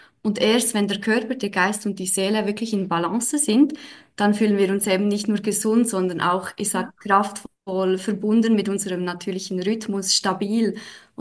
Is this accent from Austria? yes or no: no; Switzerland; ich bin aus der Schweiz, ich wohne in Bern, in der Hauptstadt